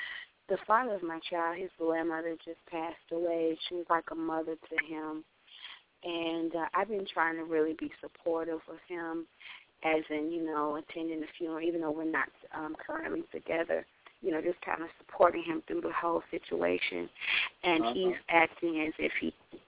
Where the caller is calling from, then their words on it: Florida, United States; I'm calling from Florida.